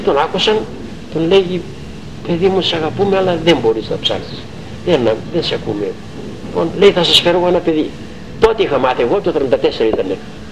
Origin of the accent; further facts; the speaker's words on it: Myrini, East Macedonia and Thrace, Greece; Και εκεί πήγα στο χωριό μου. Στην Μυρίνη, του Παγκαίου